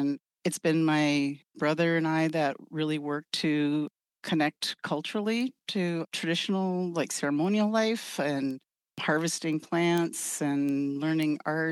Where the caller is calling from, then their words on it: Detroit Lakes, Minnesota, United States; Today, I'm joining you from Detroit Lakes. I've lived off the reservation since I graduated from high school, but never very far away, like in the city of Detroit Lakes for like over 30 years now.